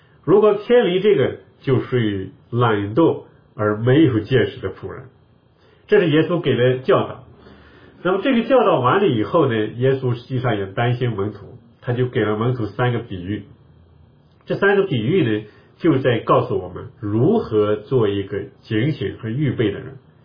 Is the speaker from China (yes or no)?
yes; China; 我们中国人也知道